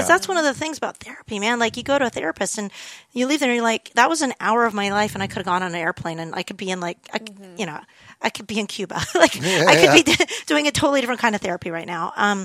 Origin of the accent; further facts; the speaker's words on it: Canada; now in United States; Yeah, no, I'm Canadian Californian at this point.